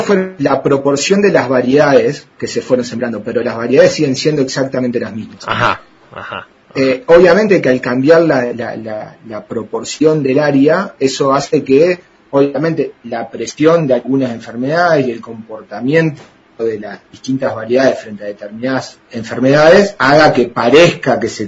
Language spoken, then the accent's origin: Spanish; Uruguay; yo particularmente que vengo de Uruguay, he escuchado mucho en Argentina